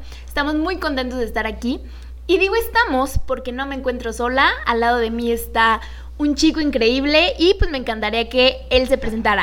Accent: Salvatierra, Guanajuato, Mexico; now in Querétaro, Mexico; Yo soy originaria de Salvatierra, Guanajuato.

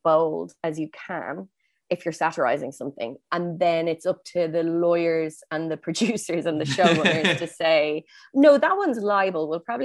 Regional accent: Ireland; And I was like, no, I definitely know that I'm Irish.

